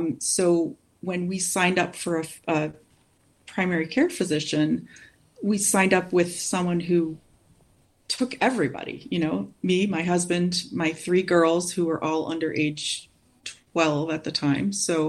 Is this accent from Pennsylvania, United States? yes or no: no; Connecticut, United States; also born or lived in Washington State; But I'm originally from Connecticut. And so I lived there most of my life. Then we lived in Washington State for 5 years. And now we're in South Carolina.